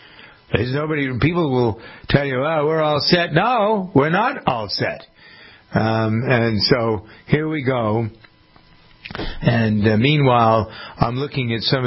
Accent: Framingham, Massachusetts, United States; I always say he comes from my hometown. He was raised and went to school in Framingham and then moved out to California.

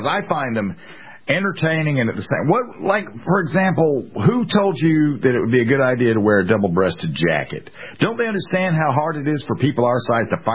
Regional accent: the South, United States; Well, I mean, I'm from the South too, but I mean, I'm also sane.

